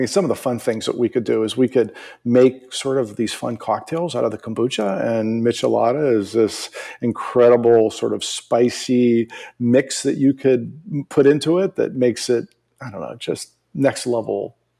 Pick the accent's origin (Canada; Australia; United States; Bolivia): United States; East Coast; You know, I'm originally from the East Coast.